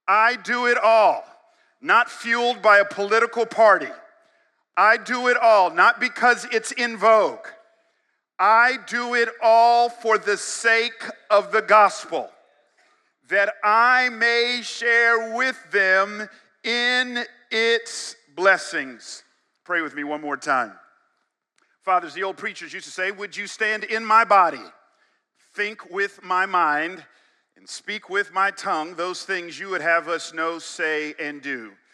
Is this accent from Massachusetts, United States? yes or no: no; Atlanta, Georgia, United States; I am from Atlanta and being in New England triggers me.